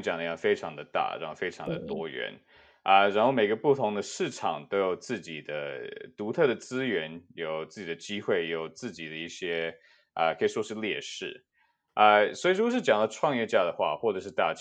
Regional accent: Hsinchu, Taiwan; also born or lived in United States; 我自己算是在美国出生，幼稚园的时候有短暂待过台湾啊，后来回到美国，但是小六又回到台湾啊，在新竹读了国高中啊

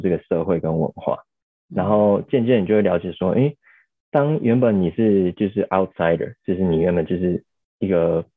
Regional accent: Taiwan; moved away as an adult; now in United States; 毕竟英文不是我的母语，然后我需要时间调试这样，然后毕竟上大学之前18年我都住在台湾，就是我的英文也不是说特别好

